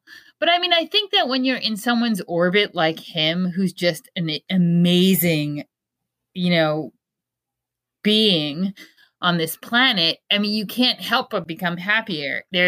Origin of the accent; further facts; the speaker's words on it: Long Island, New York, United States; I grew up on Long Island, but I learned how to drive in New York.